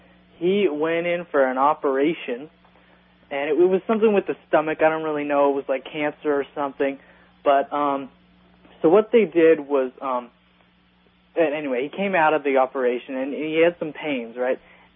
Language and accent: English; Santa Cruz, California, United States; from Santa Cruz, California.